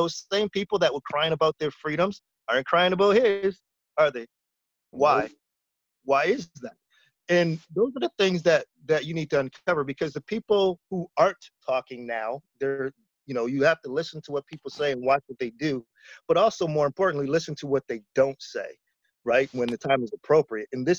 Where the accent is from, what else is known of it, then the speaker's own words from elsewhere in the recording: Canada; accent: Canadian American; also born or lived in Detroit, United States; So I was born in Canada, raised educationally in Canada, but socially I'm American. I spent my weekends and summers growing up over in Detroit, Southwest Detroit.